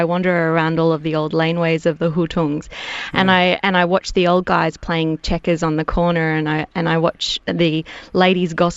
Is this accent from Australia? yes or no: yes; Australia; I grew up surrounded by these beautiful objects and just thought that that was a normal part of being an Australian kid.